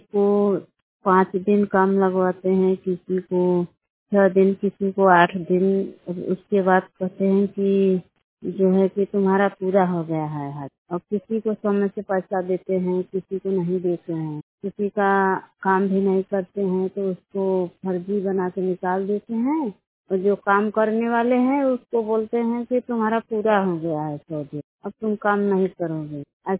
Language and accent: Hindi; Mirzapur, Uttar Pradesh, India; Pan code number है 23-1001 और मेरा जिला मिर्जापुर लगता है।